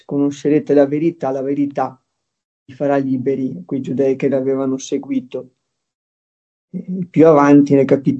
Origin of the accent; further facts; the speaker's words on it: Padua, Veneto, Italy; accent: Paduan; La mia loquela mi tradisce, appunto il mio accento si sente, che sono appunto delle zone di Padova, insomma.